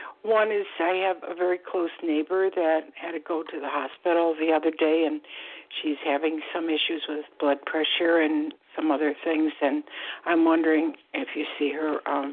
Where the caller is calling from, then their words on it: Florida, United States; Hi. I'm calling from Florida.